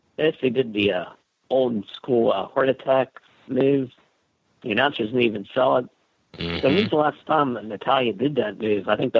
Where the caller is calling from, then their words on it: Cumberland, Maryland, United States; from Cumberland, Maryland.